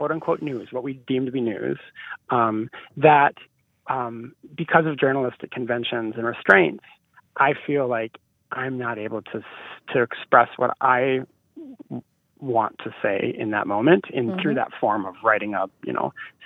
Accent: Minnesota, United States; I grew up in Minnesota, but I lived, you know, I'd come over for Christmas and for holidays to Beersford

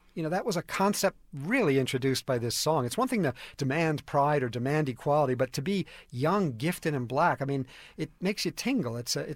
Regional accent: New York, United States; See, okay, but I'm from New York.

